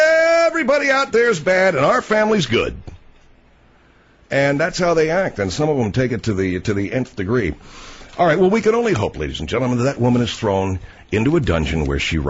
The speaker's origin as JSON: {"language": "English", "town": "Arcadia", "region": "California", "country": "United States", "tie": "born or raised there", "said": "I mean, I grew up in Arcadia, California, and we had a huge public pool in the summertime."}